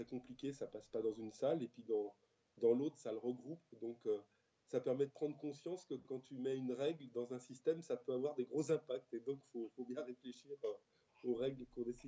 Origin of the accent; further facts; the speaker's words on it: Grenoble, Auvergne-Rhône-Alpes, France; donc je suis grenoblois. Je me définis comme un montagnard citadin.